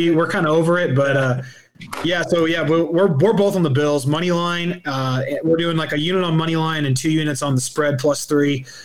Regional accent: St. Louis, Missouri, United States; We grew up in St. Louis, so yeah. We were Rams fans.

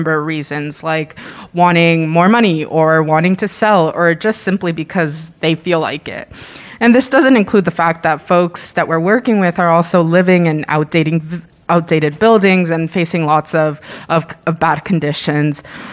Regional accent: Boston, Massachusetts, United States; growing up in East Boston, I saw many of my friends and my family members move away from the neighborhood, be priced out of their homes.

